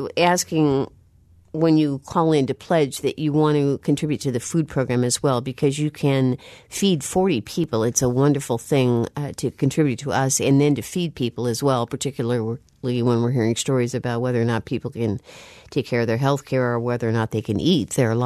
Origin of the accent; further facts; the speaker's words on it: Illinois, United States; I don't know where that is. I'm from Illinois, too.